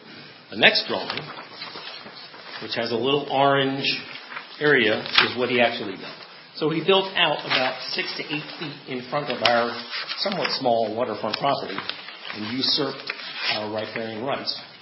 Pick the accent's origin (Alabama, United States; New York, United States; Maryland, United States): Maryland, United States; Annapolis; I grew up in Annapolis. I was a child when, childish when all this was going on.